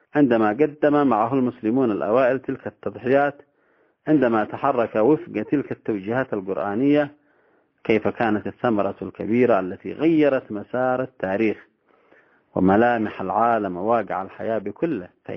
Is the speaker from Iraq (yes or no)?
no; Yemen; وأثبت هذا نرى ثماره ونرى نتائجه في هذا الزمن، عندنا في اليمن